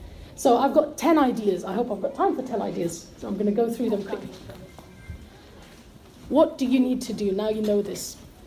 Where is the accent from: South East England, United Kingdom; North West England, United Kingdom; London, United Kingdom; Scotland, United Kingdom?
London, United Kingdom; Barnet; growing up in the West, alhamdulillah, we've picked up a lot of good things as well from growing up here. However, we've often been programmed to dislike motherhood, right? I remember there was a project in my girls' school. I went to a girls' school in Barnet.